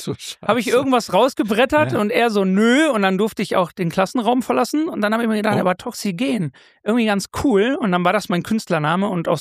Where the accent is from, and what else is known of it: Wuppertal, North Rhine-Westphalia, Germany; born or raised there